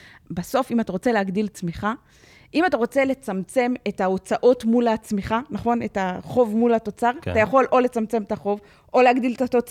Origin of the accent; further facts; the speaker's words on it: Tiberias, Northern District, Israel; אני גדלתי בטבריה, אוקיי? אתה יכול לראות, אני, טבריה שאני גדלתי בה, בשנות ה-90, ה-80 וה-90, היא לא טבריה של היום